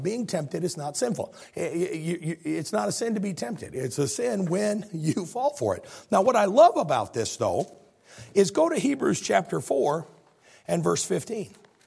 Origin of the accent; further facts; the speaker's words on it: Chicago, Illinois, United States; Am I talking too fast? I am from Chicago.